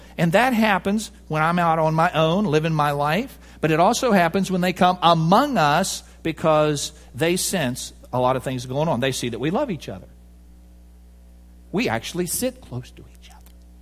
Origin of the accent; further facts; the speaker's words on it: United States; I'm an American. I own my house.